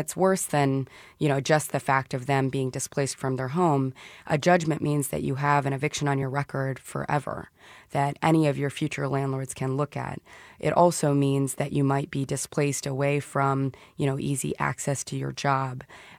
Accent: Kansas City, Missouri, United States; I grew up in Kansas City, but I grew up in a part of town that fortunately is not impacted by the kind of ravages of eviction and poverty.

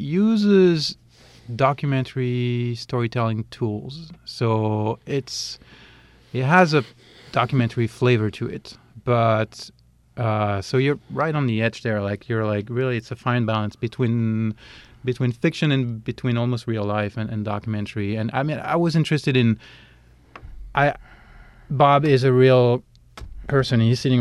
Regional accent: Paris, Île-de-France, France; also born or lived in New York; now in United States; I grew up in Paris and then moved to New York and then ended up in this very, very small town of 800 people in the middle of the woods.

